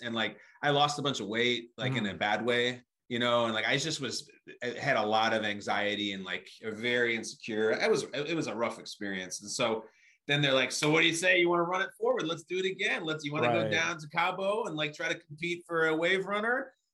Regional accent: Chicago, Illinois, United States; And then I got cast in my hometown of Chicago.

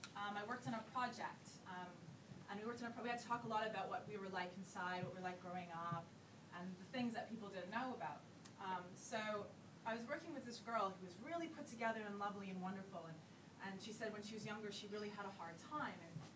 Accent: Canada; now in England, United Kingdom; what it's like being a Canadian here in England

